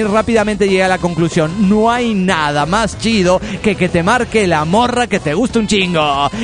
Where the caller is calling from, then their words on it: Golden, Colorado, United States; de Golden Colorado.